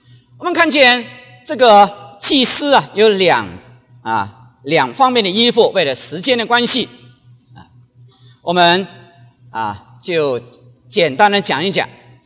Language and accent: Chinese; China; now in Philippines; 当我从大陆出来的时候，因为没有多久清楚神要我到菲律宾去